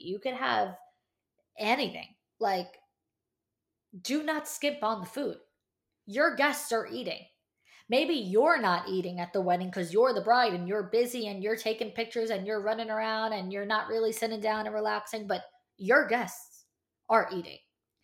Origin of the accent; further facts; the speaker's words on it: New York, United States; For us, listen, I'm from New York, but I'm a New Jersey bride. I'm getting married in New Jersey.